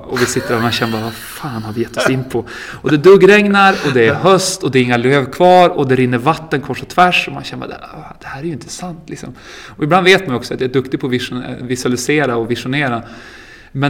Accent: Örnsköldsvik, Västernorrland County, Sweden; also born or lived in Stockholm; jag var från Örnsköldsvik och jag hade ju varit i Stockholm ganska länge också.

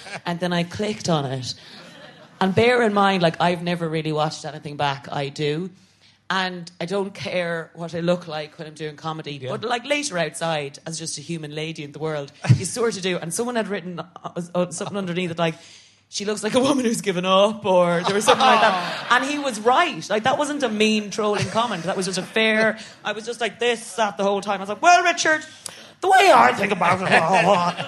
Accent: Ireland; because I'm a triple threat in terms of shame and not liking compliments, and that I'm an Irish Catholic woman.

